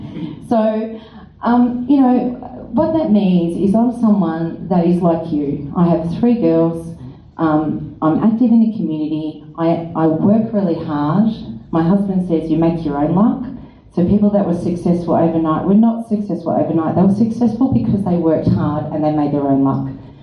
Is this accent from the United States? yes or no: no; Inverloch, Victoria, Australia; I am one of 10, and I grew up in Inverloch. So I grew up in regional Victoria. Like most people, I moved to the city for university.